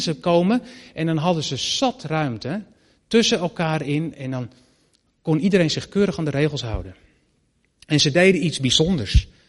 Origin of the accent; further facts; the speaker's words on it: Netherlands; Je mag best je mening hebben, hè? Ik ben Nederlander. U ook.